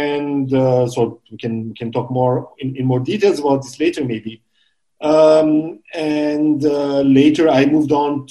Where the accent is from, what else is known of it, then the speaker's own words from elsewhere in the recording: Beirut, Beirut Governorate, Lebanon; moved away as an adult; I'm born in Beirut and I grew up in Beirut, a city in war, which marked me very strongly. I spent 15 years of my childhood and early youth years in a war condition.